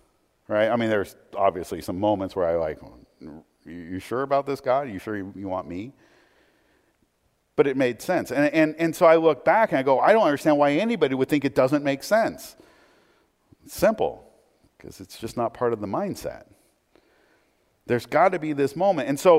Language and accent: English; United States; I at least was elevated enough to say, it's not because I'm an American, right?